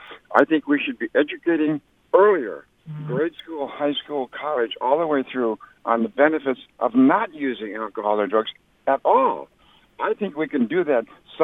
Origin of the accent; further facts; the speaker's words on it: Minnesota, United States; I grew up in Minnesota, home of interventions